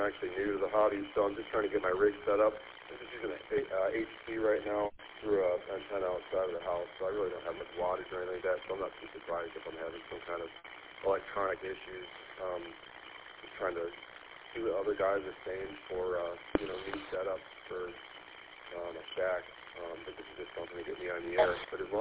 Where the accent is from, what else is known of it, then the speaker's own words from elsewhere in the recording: Chesterfield, Michigan, United States; I'm from Chesterfield, Michigan.